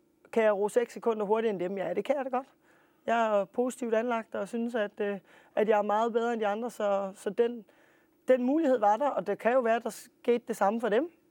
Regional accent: Hobro, North Denmark Region, Denmark; Nej, jeg er fra Hobro.

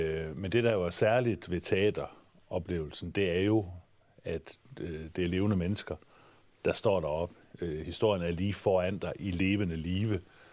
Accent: Mors, North Denmark Region, Denmark; der hvor jeg er født og opvokset på Mors på det tidspunkt

